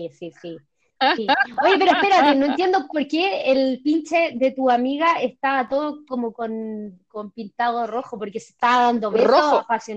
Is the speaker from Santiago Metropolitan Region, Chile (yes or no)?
yes; Santiago, Santiago Metropolitan Region, Chile; nosotros somos todos de Santiago